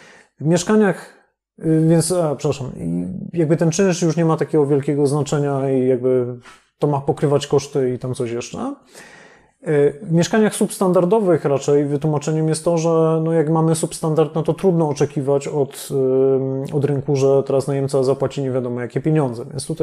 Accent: Katowice, Silesian Voivodeship, Poland; now in Tricity, Poland; sam pochodzę z Katowic, teraz przeniosłem się do Trójmiasta.

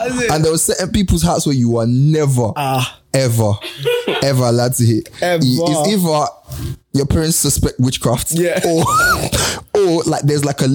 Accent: Lagos, Nigeria; I grew up in Lagos.

